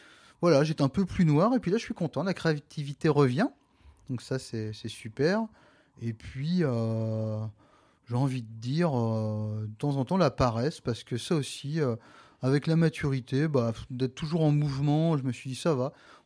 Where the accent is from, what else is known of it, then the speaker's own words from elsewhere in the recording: Thouars, Nouvelle-Aquitaine, France; la ville où j'ai grandi, Thouars dans les Deux-Sèvres.